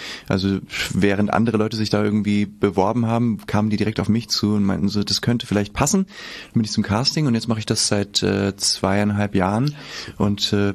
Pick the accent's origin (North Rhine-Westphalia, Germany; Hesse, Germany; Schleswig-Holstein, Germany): Hesse, Germany; also born or lived in Giessen / Mainz / Berlin; In Hessen bin ich aufgewachsen und bin dann so immer schrittweise in größere Städte, also erst nach Gießen zum Studieren, dann nach Mainz, dann nach Berlin, und jetzt bin ich aber wieder aus der großen Stadt zurück aufs Land.